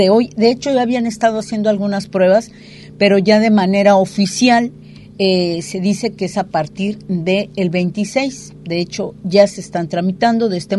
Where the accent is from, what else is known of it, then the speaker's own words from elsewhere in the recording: Mexico; tendríamos nosotros también como mexicanos